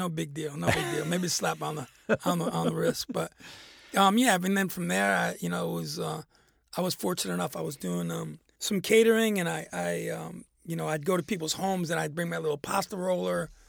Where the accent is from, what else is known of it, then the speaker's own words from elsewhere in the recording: New York, United States; even growing up in New York